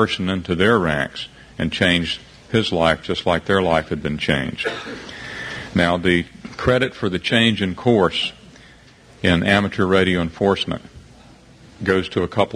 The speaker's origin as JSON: {"language": "English", "region": "the Carolinas", "country": "United States", "tie": "born or raised there", "said": "And growing up in the Carolinas"}